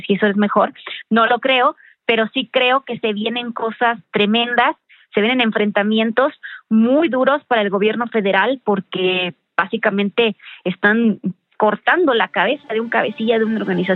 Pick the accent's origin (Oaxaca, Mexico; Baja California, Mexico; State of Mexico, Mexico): Baja California, Mexico; Tijuana; y yo soy de Tijuana, que son zonas de mucho conflicto, sobre todo las fronteras